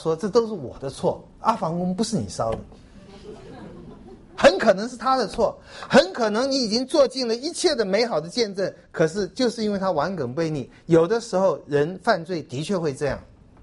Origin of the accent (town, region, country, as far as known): China